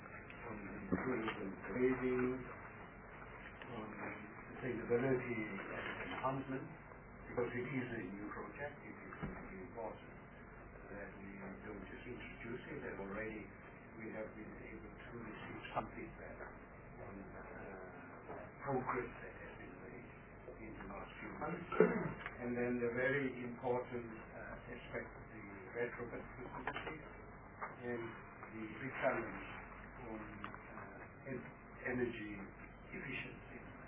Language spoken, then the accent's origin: English; Gauteng, South Africa; I'm from Gauteng.